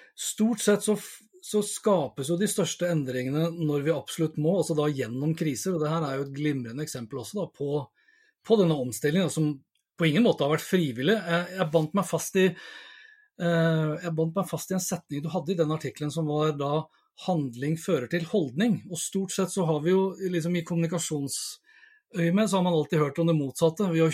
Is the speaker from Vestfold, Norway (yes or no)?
yes; Sandefjord, Vestfold, Norway; jeg er jo opprinnelig fra Sandefjord